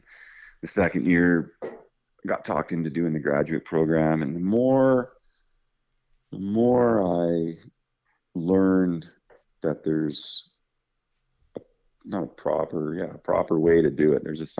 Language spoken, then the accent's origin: English; Oliver, British Columbia, Canada; I grew up in Oliver and Seuss on their dad's orchard.